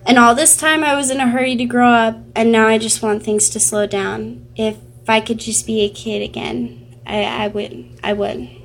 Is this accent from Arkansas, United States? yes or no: no; Tucson, Arizona, United States; Tucson is where I was born, so naturally I learned to love it. It's my hometown. I'm a native Tucsonian.